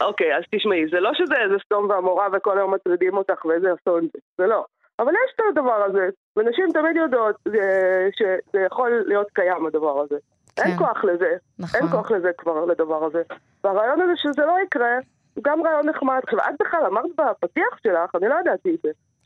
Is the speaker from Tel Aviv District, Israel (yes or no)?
yes; Tel Aviv, Tel Aviv District, Israel; אני מתל אביב אפילו.